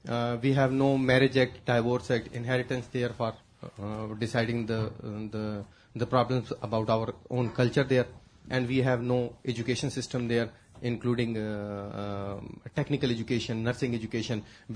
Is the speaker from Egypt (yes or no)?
no; Pakistan; English is a second language; and I am from Pakistan. My English is not good, but I try to speak something.